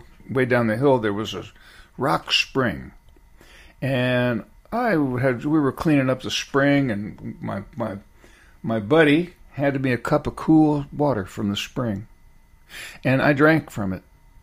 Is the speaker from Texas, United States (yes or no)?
no; California, United States; Coming from California, I was going out to college in Berkeley